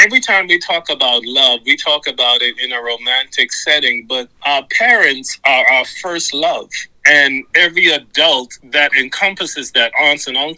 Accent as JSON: {"language": "English", "country": "Bahamas", "tie": "born or raised there", "said": "Yes, it was beautiful in the sense of no matter where you were always 10 minutes away from the beach. No matter where on the island you were 10 minutes away from the beach."}